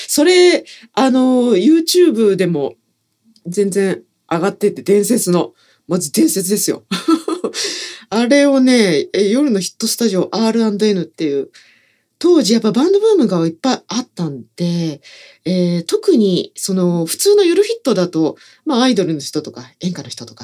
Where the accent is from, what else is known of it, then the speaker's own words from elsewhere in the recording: Kinki, Japan; 割と私たち近畿の人間にとっても身近な存在ではあるんですよ。